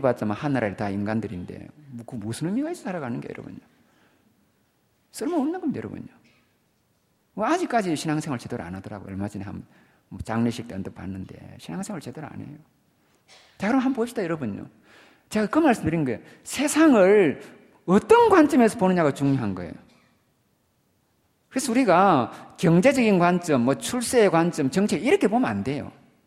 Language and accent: Korean; South Korea; 저는 다 시골에 지리산, 덕유산 그 사이인데 제가 그래 나와보니까 고등학교 시골 출신이라 해도요.